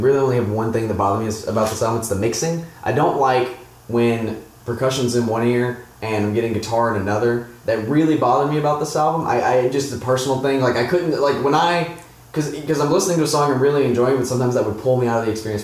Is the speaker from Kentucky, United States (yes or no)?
yes; Lawrenceburg, Kentucky, United States; No, I'm not. I'm from Lawrenceburg. I'm from small towns.